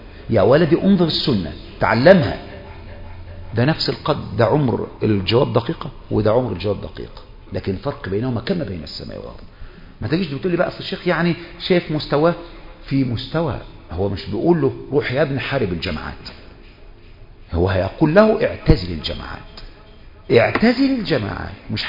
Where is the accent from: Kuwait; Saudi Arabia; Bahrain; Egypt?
Egypt; انا من مصر جزاك الله خير، وانا الحقيقة تعرف واقعنا في مصر الان جماعة طوائف وحزاب في اللي احنا عايشين فيها